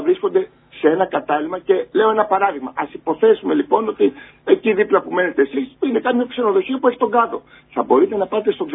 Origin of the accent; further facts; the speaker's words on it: Fragkata, Ionian Islands, Greece; Πριν κάποια χρόνια το είχαμε κάνει πιλωτικά εδώ στο χωριό μου στα Φραγκάτα.